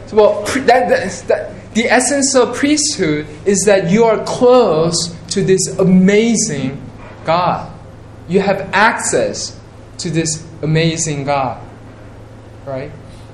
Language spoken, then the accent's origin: English; Queens, New York, United States; I grew up in Queens, New York, and in Forest Hill, there's a tennis center, there was a U.S. Open.